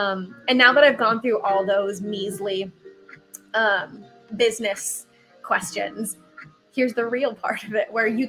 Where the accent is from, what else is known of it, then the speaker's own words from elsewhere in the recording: Wisconsin, United States; I was born in Wisconsin, so lived there.